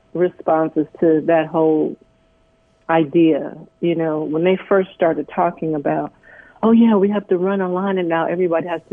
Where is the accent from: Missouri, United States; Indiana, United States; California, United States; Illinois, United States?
Illinois, United States; Chicago; I grew up in Chicago, South Side.